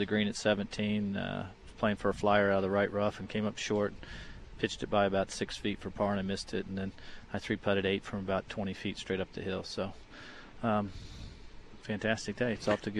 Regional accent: Kansas City, United States; I remember watching him quite a bit at Nebraska growing up in Kansas City

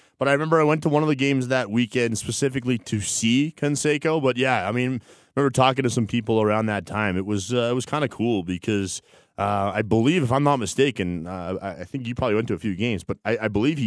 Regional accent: Calgary, Alberta, Canada; for me growing up in Northern Calgary, all my buddies are up north

